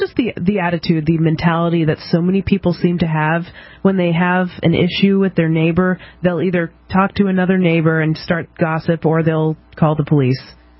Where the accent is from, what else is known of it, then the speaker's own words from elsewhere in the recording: New Hampshire, United States; I happen to be born in New Hampshire, so I'm a New Hampshirean. And I'm an American.